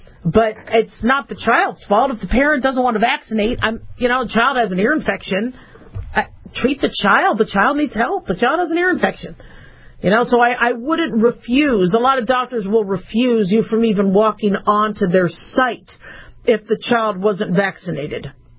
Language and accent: English; United States; As a doctor, as an American, I get a little nervous about that.